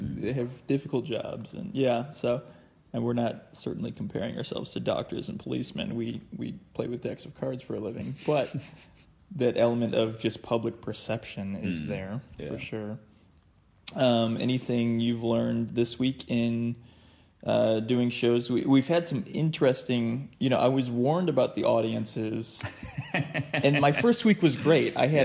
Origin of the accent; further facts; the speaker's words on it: United States; Stuff you can't, like, as an American performer, you know how to deal with a drunk, you know how to deal with a talkative audience.